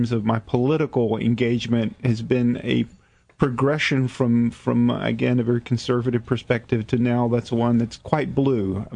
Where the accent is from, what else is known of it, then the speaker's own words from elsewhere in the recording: Albany, Georgia, United States; but I grew up in the Deep, Deep South, a town called Albany, Georgia. And I grew up in a very politically and religiously conservative milieu.